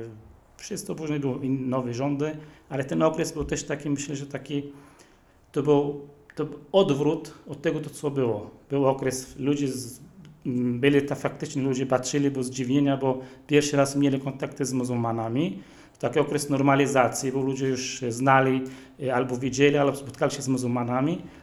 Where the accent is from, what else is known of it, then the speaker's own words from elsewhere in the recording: Sebastia, West Bank, Palestine; Ja pochodzę z takiej miejscowości, która nazywa się Sebastia. To nazwa to jest taka nazwa bardziej rzymska. To jest taka stara wioska, około 3000 mieszkańców.